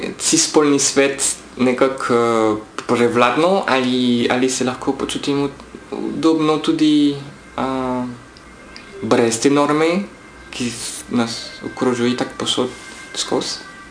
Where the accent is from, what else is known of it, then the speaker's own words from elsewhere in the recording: France; now in Slovenia; sem iz Francije, sem Francozinja, ampak tukaj živim v Sloveniji že 15-16 let.